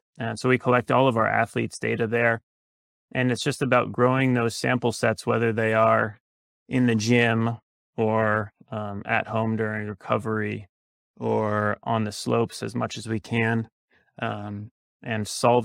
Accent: Vermont, United States; So I grew up in Vermont and I was a skier growing up

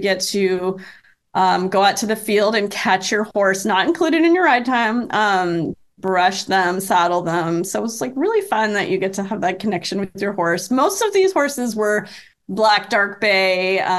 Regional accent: Germany; we are from Germany and we just don't laugh.

